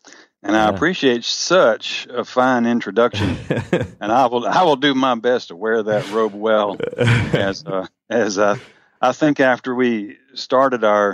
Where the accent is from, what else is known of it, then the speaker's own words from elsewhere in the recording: Memphis, Tennessee, United States; the redneck hunting instructor part comes from having been born and raised in Memphis, Tennessee. Our family was always hunting and fishing and things like that.